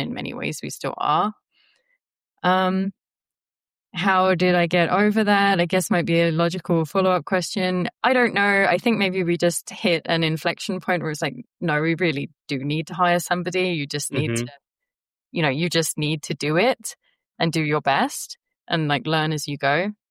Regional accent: England, United Kingdom; also born or lived in Netherlands; because of the fact that I'm from England originally and I was living in the Netherlands

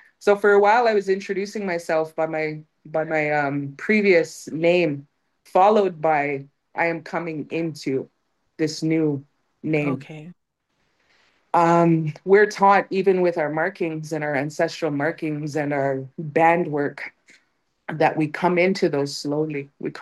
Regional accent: Mokomokong, Canada; now in Toronto, Canada; I'm from the Eagle Clan. I'm from Mokomokong, unceded Indian Territory. And I'm currently living in Toronto.

